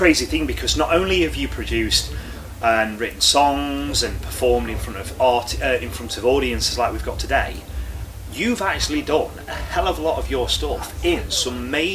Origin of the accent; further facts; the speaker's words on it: Mansfield, East Midlands, United Kingdom; I am from Mansfield.